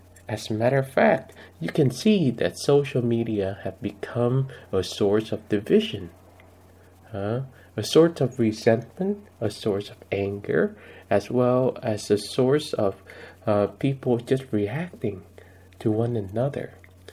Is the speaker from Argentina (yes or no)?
no; Vietnam; Many of you know that I grew up very poor in Vietnam